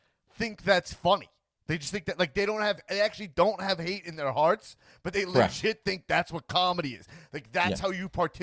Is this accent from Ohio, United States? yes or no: no; New York, United States; Now it's the only Islander I ever knew when I grew up on Long Island.